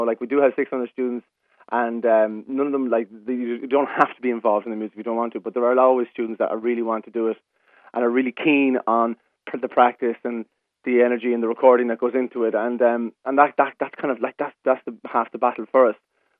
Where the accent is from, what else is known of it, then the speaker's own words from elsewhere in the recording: County Roscommon, Ireland; I'm from Roscommon, so I'm not a native speaker